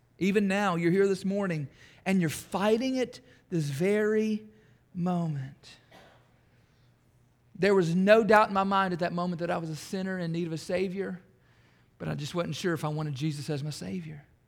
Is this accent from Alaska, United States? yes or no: no; Bowling Green, Kentucky, United States; I was born in Bowling Green, the old hospital there in 1980, and raised my entire life out in the country.